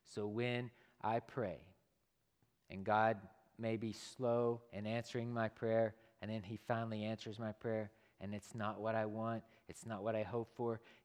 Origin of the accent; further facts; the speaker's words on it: Texas, United States; I'm from Texas, so I listen to country music every now and then.